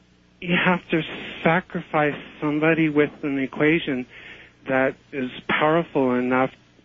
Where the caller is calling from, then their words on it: San Diego, California, United States; I'm from San Diego.